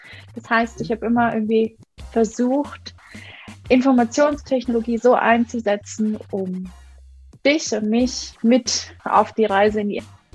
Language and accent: German; Munich, Bavaria, Germany; Ich bin in München aufgewachsen